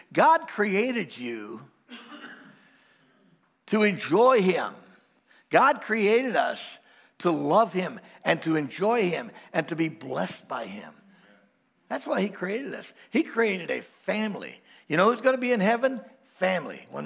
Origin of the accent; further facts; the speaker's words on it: Orlando, Florida, United States; all the people that I grew up with in East Orlando, we raised each other like a pack of wolves.